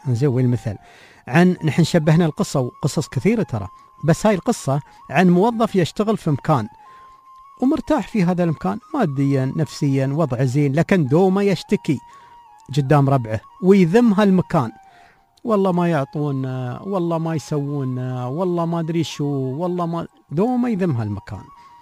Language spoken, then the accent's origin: Arabic; United Arab Emirates